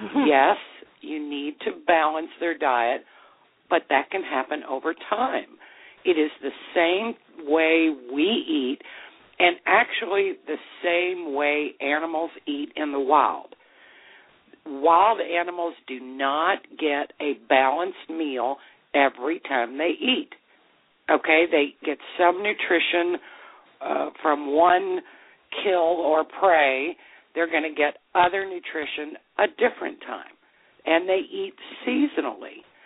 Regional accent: the South, United States; accent: southern; Possible. That's my southern accent.

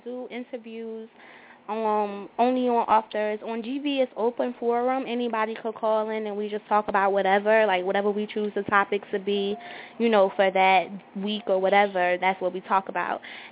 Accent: Newark, New Jersey, United States; A lot of us from the hood, I'm from Newark

